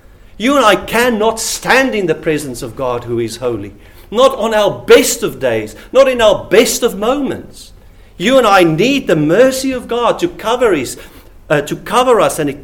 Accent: South Africa; may I be as direct as only a South African can be?

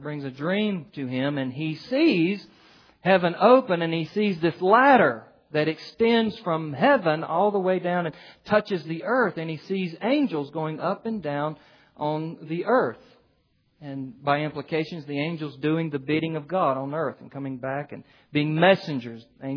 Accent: the South, United States; Because we're getting to the wine, and I'm from the South, and used to be a Southern Baptist, and I didn't know what to do with all that wine, see?

